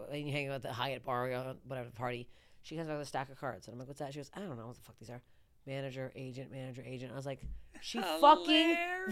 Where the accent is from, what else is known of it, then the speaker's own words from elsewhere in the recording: Canada; I'm Canadian. I'm poutine to my parents.